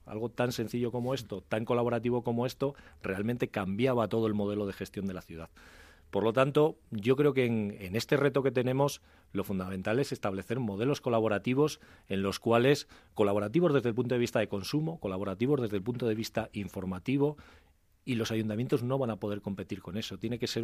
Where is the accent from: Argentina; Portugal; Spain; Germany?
Spain; Santander, Cantabria; now in Madrid, Spain; desde que salgo de Santander, que yo soy de Santander, hasta que llego aquí a Madrid